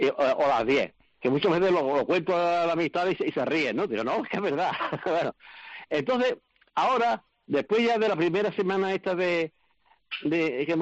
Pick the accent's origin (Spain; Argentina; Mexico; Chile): Spain; Úbeda, Andalusia; born there; Yo no soy gaditano. Yo nací en un pueblo de la provincia de Jaén, un pueblo muy bonito, patrimonio de la humanidad, que es Úbeda.